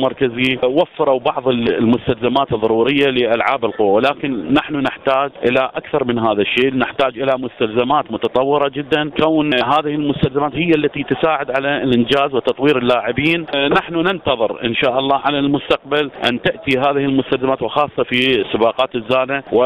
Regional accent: Karbala, Karbala Governorate, Iraq; مشاريع مثلا في كربلاء، انا من كربلاء

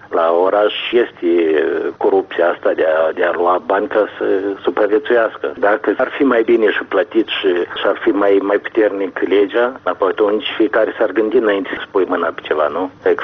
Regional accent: Moldova

